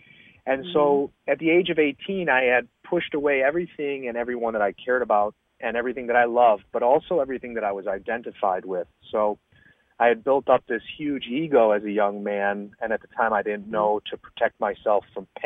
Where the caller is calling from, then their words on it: Chicago, Illinois, United States; I'm actually in Chicago at the moment.